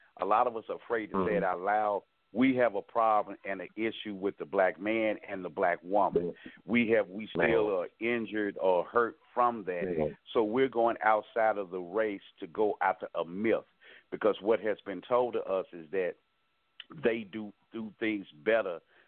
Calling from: Memphis, Tennessee, United States; from Memphis.

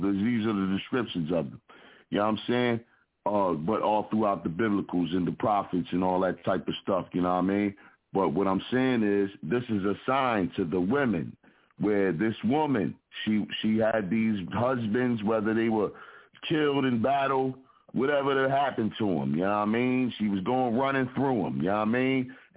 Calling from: Philadelphia, Pennsylvania, United States; Represent from the Broad Street Bully side of Philadelphia.

